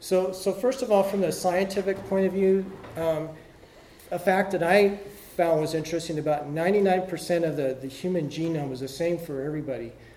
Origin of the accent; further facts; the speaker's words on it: West Coast, United States; I'm from the West Coast, and seeing the ocean.